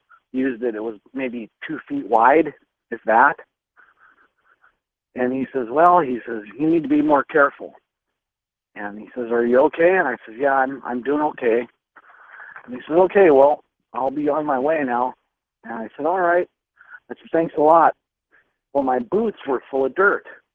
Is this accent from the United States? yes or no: yes; Montana, United States; Yeah, I've been in the woods. I grew up in Montana.